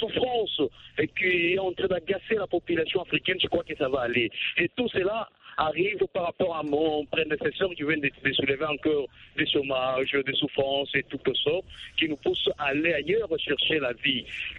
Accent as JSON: {"language": "French", "country": "DR Congo", "said": "chez nous, en RDC"}